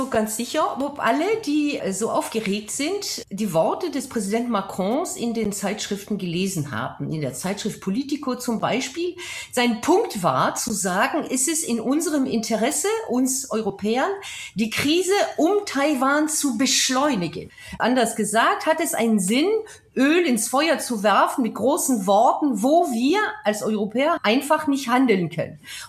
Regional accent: France; ich spreche hier als Wissenschaftlerin, nicht als Parteiische, als Französin

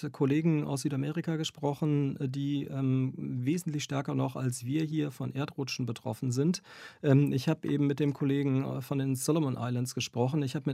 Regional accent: Bonn, North Rhine-Westphalia, Germany; Ich antworte dann immer, dass ich aus Bonn komme.

